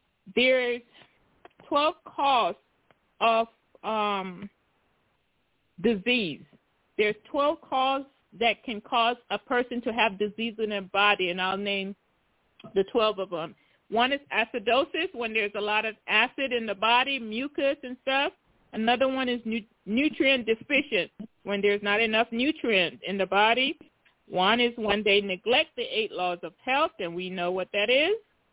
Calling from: Tennessee, United States; I'm calling from Tennessee.

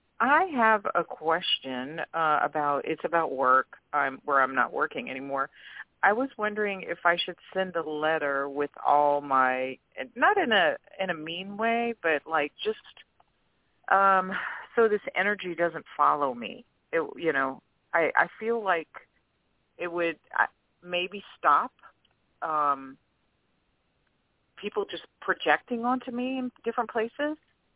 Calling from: Louisiana, United States; from Louisiana.

